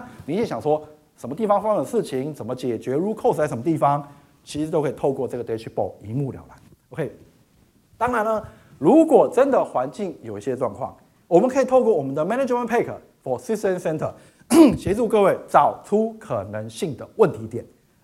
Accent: Taiwan; 当然我们是台湾人

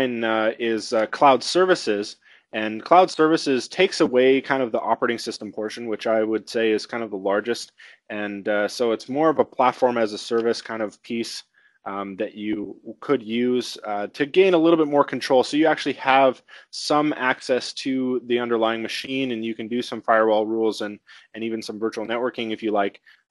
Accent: Winnipeg, Manitoba, Canada; I'm here from Winnipeg, Manitoba.

